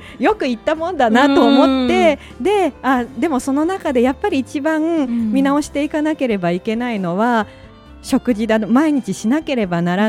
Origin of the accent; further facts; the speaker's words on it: Nagoya, Aichi, Japan; 名古屋から来ました